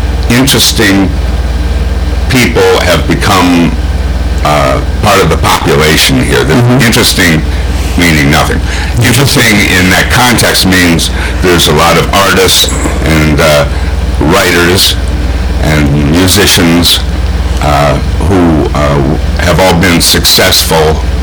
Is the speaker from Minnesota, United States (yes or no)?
yes; Minnesota, United States; I grew up in Minnesota. So I like the northern temperate climate.